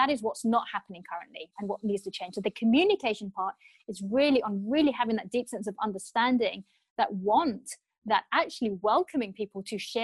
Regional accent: England, United Kingdom; And I'm thinking in my head, well, I am English, number one, but wow, like so much for welcome to the country.

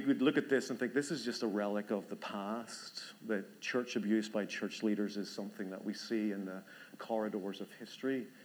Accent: Ireland; growing up in Ireland

